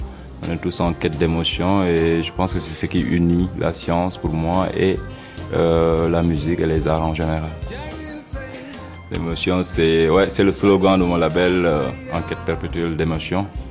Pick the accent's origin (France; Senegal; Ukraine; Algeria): Senegal; je suis sénégalais, et je suis chercheur